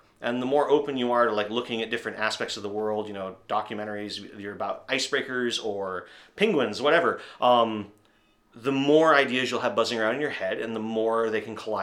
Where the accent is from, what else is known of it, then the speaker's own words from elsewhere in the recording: Wrangell, Alaska, United States; now in Provo, United States; I was born and raised here in Wrangell, and I write science fiction and fantasy novels for a living.